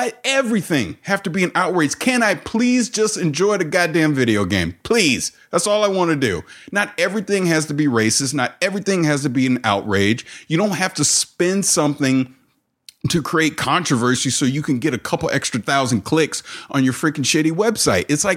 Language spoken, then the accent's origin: English; the South, United States; I'm 45. I am from the South.